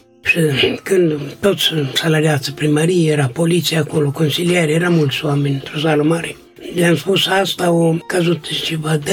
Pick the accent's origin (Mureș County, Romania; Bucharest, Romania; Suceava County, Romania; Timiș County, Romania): Suceava County, Romania; Bilca; Noi eram din Bilca și mergeam la Vicul.